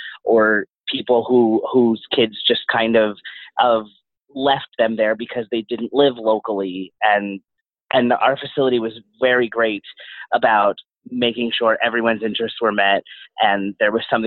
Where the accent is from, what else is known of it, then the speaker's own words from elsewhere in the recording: Pennsylvania, United States; I would still probably be there had I still been in Schuylkill County, which is where we grew up in Pennsylvania.